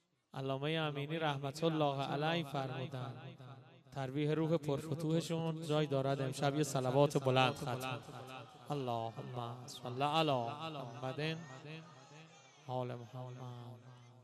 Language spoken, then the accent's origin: Persian; Iran; بله ایرانی هستیم